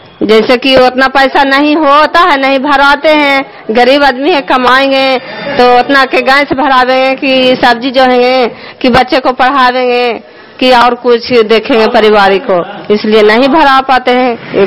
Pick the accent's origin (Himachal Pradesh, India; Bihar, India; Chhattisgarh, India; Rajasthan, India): Bihar, India; Bodhi Bigha; मैं बोधी विघा के रहने वाला हूँ, नगर नौसा प्रखंड के रहने वाला हूँ।